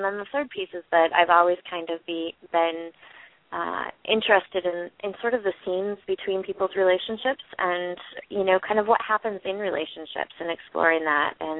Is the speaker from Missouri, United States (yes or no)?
no; Michigan, United States; now in Whitewater, United States; and I am from from Upper Peninsula of Michigan originally and now live in Wisconsin, and I teach at the University of Wisconsin-Whitewater there.